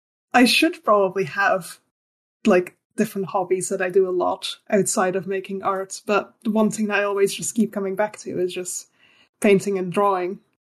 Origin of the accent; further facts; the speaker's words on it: Belgium; first language Dutch; English is a second language; moved away as an adult; now in United Kingdom; I'm from Belgium. I've seen so many people try and guess where my accent is from, and I've not seen anyone place it correctly. So English is my second language. First language is Dutch.